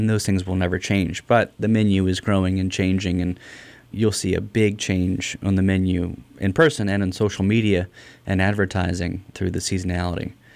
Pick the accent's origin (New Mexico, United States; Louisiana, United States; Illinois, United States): Louisiana, United States; Metairie; also born or lived in Mississippi; So I'm from Louisiana. I was born in Metairie, which is a smaller town right outside of New Orleans. We lived in Metairie for, I think, 5 years when I was a child or from birth.